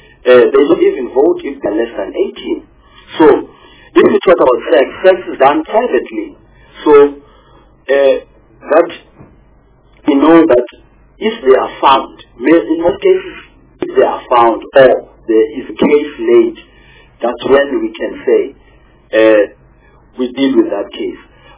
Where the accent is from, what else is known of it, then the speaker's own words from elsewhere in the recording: Eastern Cape, South Africa; I'm from the Eastern Cape